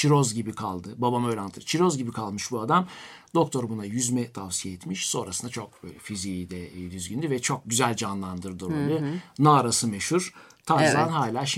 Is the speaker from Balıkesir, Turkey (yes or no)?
no; Erzurum, Turkey; Bahsetmiştim, biz ayrıca Erzurumluyuz.